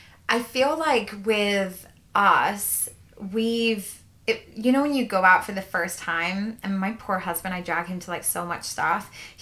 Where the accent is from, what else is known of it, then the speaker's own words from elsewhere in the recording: Scotland, United Kingdom; now in Houston, United States; Well, and, like, I grew up in Scotland.